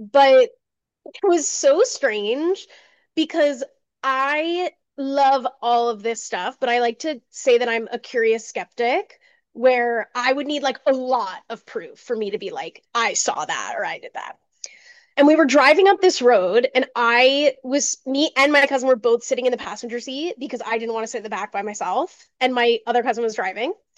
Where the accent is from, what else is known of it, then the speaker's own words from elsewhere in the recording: New Jersey, United States; so I'm from Jersey, which we have the Jersey Devil and we have a bunch of things that are spooky scary over there.